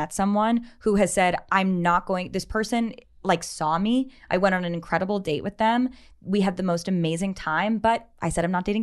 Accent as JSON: {"language": "English", "region": "New York", "country": "United States", "said": "New York."}